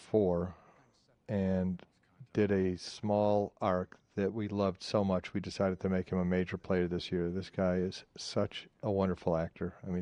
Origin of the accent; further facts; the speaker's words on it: Detroit, Michigan, United States; We grew up in Detroit.